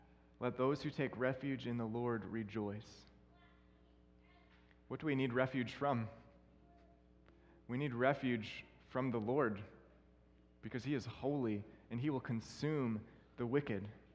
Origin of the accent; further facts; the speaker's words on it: Minot, North Dakota, United States; So I'm from Minot, and so the air base is right there